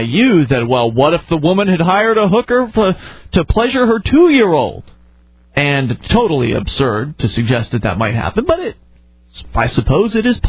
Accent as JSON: {"language": "English", "region": "Florida", "country": "United States", "said": "We're from Florida."}